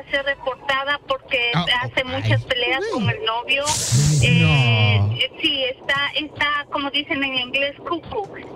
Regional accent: Ecuador; Que quizás soy ecuatoriana, soy buena gente y encima soy bonita.

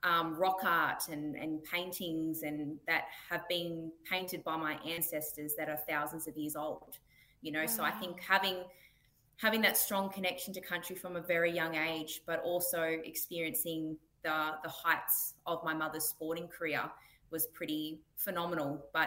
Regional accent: Northern Territory, Australia; I think I've been pretty blessed to be from up in the NT and to have my grassroots and my connection to my culture up here.

